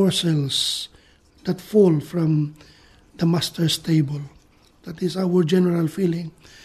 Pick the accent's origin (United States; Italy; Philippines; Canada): Philippines; Guiuan, Eastern Visayas; I come from Giwan, Eastern Samar.